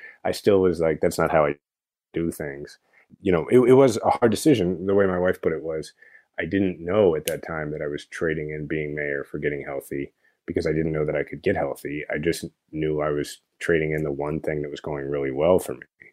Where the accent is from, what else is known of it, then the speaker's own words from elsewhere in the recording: Kansas City, Missouri, United States; And like, I love my hometown. I'm a fifth generation Kansas Cityan